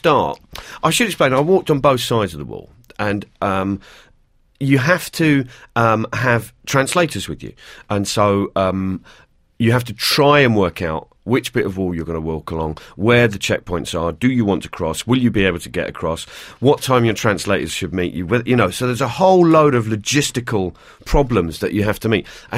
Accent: London, United Kingdom; accent: Cockney; the soldiers must have heard me talking and heard my accent.

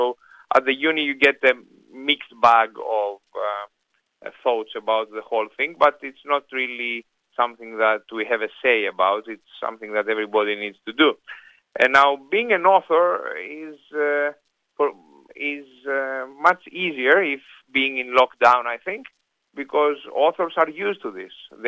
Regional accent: Chania, Crete, Greece; also born or lived in Canada; So then from Canada, went back to Greece because I am so sentimentally attached to my hometown of Hania in Crete.

